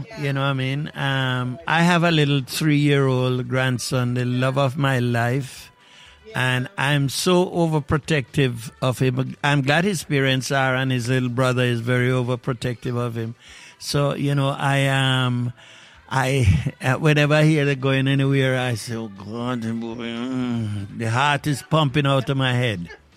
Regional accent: Jamaica; Honestly, this reminds me of growing up in Jamaica.

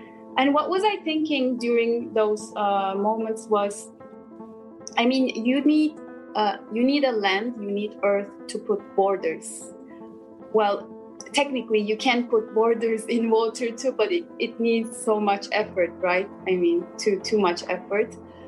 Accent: Turkey; I'm from Turkey, based in Istanbul.

